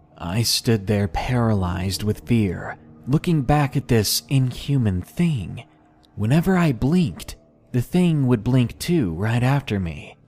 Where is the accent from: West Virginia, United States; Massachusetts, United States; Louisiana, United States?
Massachusetts, United States